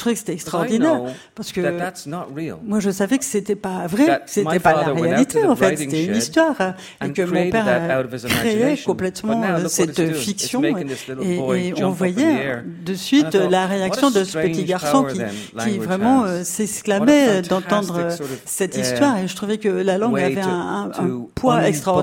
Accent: Ireland; c'est quelque chose de typique chez nous en Irlande.

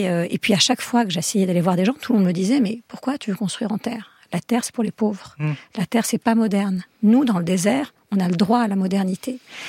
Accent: Algiers, Algiers Province, Algeria; c'est incroyable, j'ai grandi à Alger, je savais pas que ça existait.

